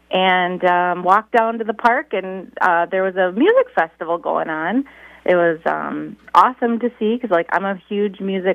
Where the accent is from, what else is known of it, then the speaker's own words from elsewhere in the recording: Green Bay, Wisconsin, United States; I grew up around here when I was younger, but I moved to Green Bay. I grew up mostly in Green Bay.